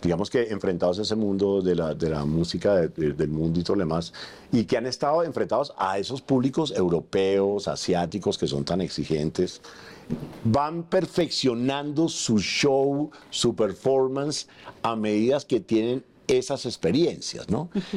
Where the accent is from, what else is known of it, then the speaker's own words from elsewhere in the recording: Colombia; Porque si uno a veces le dice a la gente, no, vengo de Colombia. Ah, Colombia.